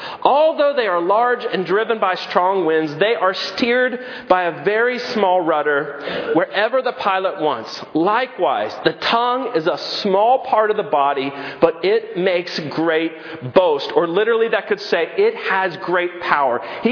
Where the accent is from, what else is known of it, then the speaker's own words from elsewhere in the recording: Virginia, United States; now in Indiana, United States; I grew up in Virginia, so 1 to 3 inches of snow and everything shuts down. So here in Indiana, it's just nothing.